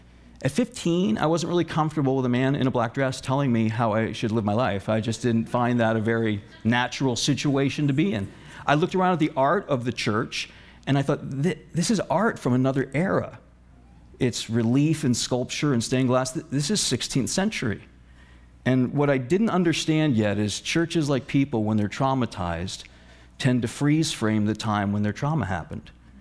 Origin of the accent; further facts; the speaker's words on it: Northeast, United States; So I'm from the Northeast, so forgive me if there are pieces of this that can sound a little edgy.